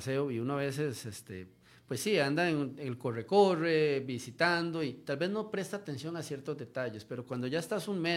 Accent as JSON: {"language": "Spanish", "country": "Costa Rica", "moved": "as an adult", "said": "Inicialmente yo salí de Costa Rica a hacer unos cursos de especialización en Derecho Ambiental en España"}